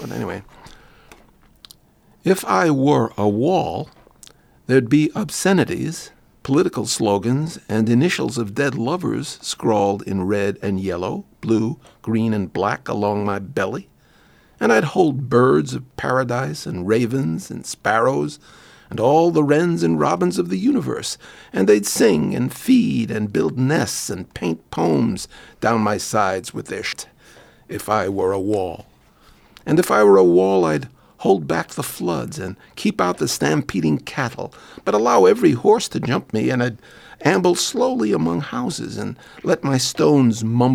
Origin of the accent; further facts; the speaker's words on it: New York, United States; I grew up in New York, in Brooklyn, and in Manhattan